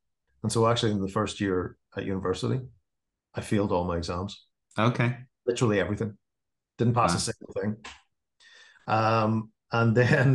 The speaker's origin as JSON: {"language": "English", "town": "Belfast", "region": "Northern Ireland", "country": "United Kingdom", "tie": "born or raised there", "moved": "yes", "said": "I was desperate to get out of Northern Ireland at the time. I was growing up around Belfast in the middle of the bad old days."}